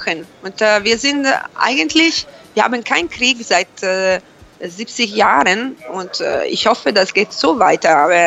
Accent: Bologna, Emilia-Romagna, Italy; German is a second language; Ich komme aus Bologna. Ich bin 40 Jahre alt.

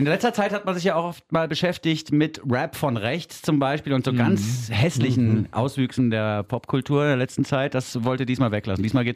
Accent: Frankfurt, Hesse, Germany; sage ich jetzt mal ganz kurz zwischendurch als Frankfurter.

